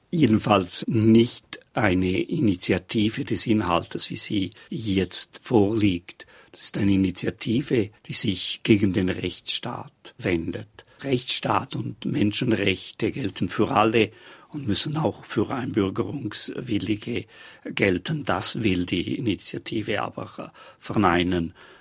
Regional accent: Graubünden, Switzerland; als Bündner lebte ich und lebe ich mit dieser direkten Demokratie.

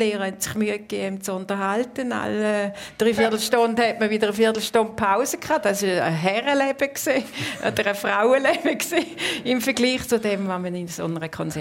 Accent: Herisau, Appenzell Ausserrhoden, Switzerland; Ich bin viel von Herisau als kleines Mädchen auf Winkeln gelaufen, um ihn abholen.

